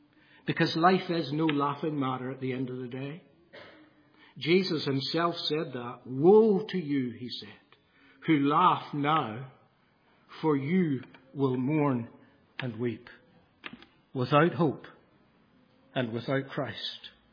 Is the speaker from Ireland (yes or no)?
yes; Ireland; Growing up in Ireland, we were surrounded. Every hedge was thick black thorns.